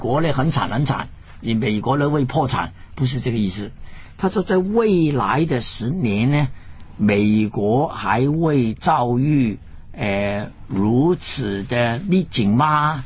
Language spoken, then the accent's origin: Chinese; Guangdong, China; 我觉得是我们广东话说是擦鞋